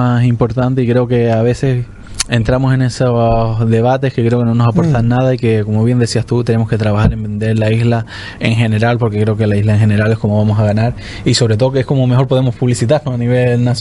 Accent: Canary Islands, Spain; somos de Fuerteventura, no vamos a defender lo nuestro, ¿qué vamos a defender?

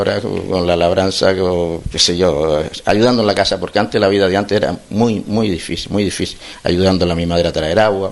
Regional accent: Tuineje, Canary Islands, Spain; yo nací en Tuineje, me crié en Tuineje, y la verdad es que me vine para Gran Tejar ya, pues ya tenía casi los 33 o 35 años ya

